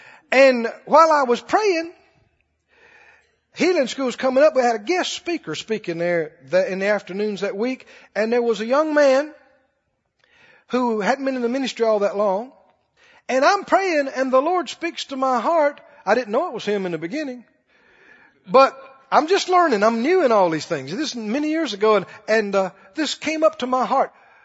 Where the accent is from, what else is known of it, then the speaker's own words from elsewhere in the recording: Mississippi, United States; I was from Mississippi in the country. So I believe God.